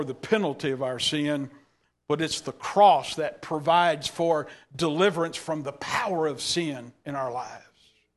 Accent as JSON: {"language": "English", "region": "Texas", "country": "United States", "tie": "born there", "said": "I can't speak well. I was born in East Texas."}